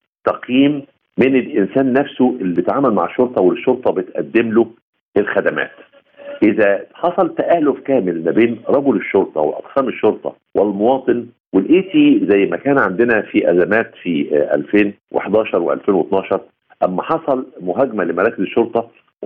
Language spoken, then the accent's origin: Arabic; Egypt; لان انا كدولة مصرية عقائدنا وأدياننا